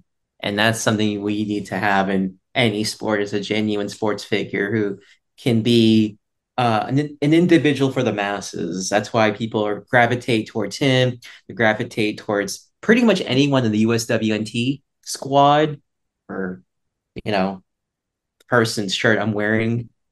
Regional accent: Boston, Massachusetts, United States; because I grew up in Boston.

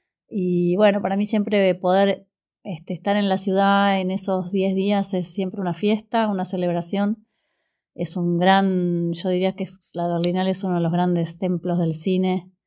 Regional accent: Argentina; yo soy de Argentina

